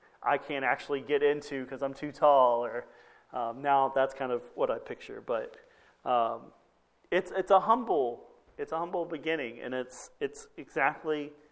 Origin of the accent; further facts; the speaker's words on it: Texas, United States; And growing up in Texas, we don't get a lot of looks of Christmas with the snow and everything